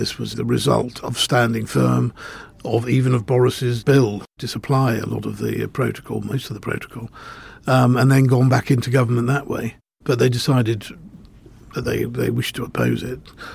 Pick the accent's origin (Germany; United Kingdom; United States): United Kingdom; Belfast, Northern Ireland; And visitors to Belfast, which is now a great, vibrant, my hometown indeed, vibrant city, are flabbergasted to find that these gates still exist, these walls are still there.